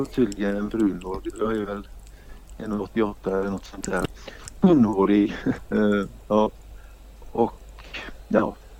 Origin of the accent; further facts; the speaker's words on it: Gothenburg, Västra Götaland County, Sweden; Jag kommer från Göteborg ursprungligen och sen har jag jobbat som lärare i Alingsås.